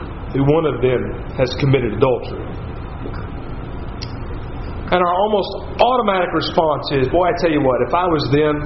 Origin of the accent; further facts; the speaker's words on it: Tennessee, United States; In my home state of Tennessee, we have hills.